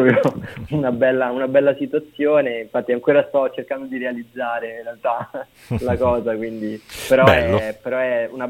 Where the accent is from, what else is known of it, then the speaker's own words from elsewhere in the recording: Rome, Lazio, Italy; io sono di Roma.